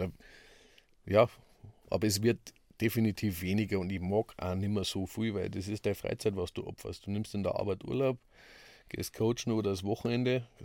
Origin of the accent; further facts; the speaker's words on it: Germany; also in dem Fall sage ich, ich bin Deutscher